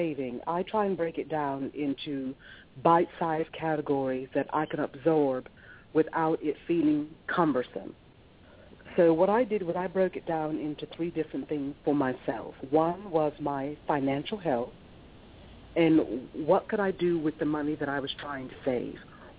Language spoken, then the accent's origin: English; Birmingham, West Midlands, United Kingdom; moved away as an adult; now in United States; I'm from the UK. I'm from Birmingham. It's outside of London, Newark, Yorkshire. I came to the States a while ago.